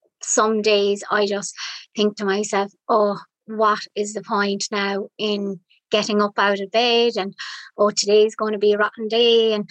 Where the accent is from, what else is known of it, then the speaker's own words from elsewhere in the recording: Youghal, Munster, Ireland; So I'm from Youghal County, Cork, which is a seaside town in East Cork. So I'm lucky to have the beach on my doorstep.